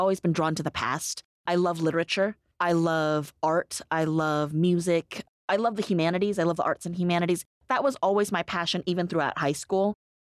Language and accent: English; United States; No, my father immigrated to Portland, Oregon in 1968 from Guangzhou, China. And my mom immigrated in 1971 from Hong Kong. I was born a little bit later.